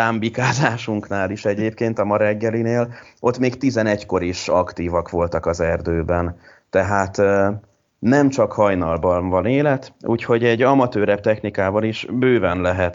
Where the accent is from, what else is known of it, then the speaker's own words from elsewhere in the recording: Budapest, Hungary; Egyébként én is budapesti vagyok